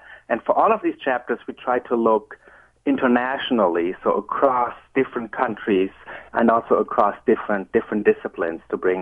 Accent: Germany; English is a second language; now in United States; And as my accent may tell you, I'm originally from Germany and not from Virginia.

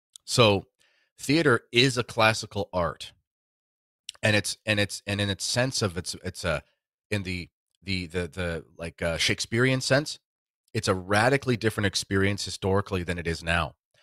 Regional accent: London, Ontario, Canada; I grew up in London, Ontario.

